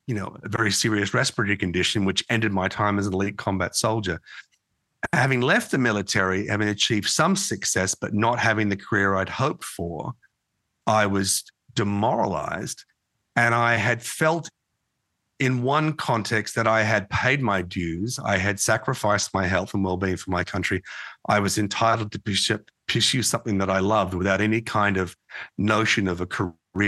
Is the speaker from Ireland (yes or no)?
no; Australia; And I don't know whether it's being Australian, this notion of suck it up and get on with it kind of thing, or she'll be right, shrug it off, don't worry about it.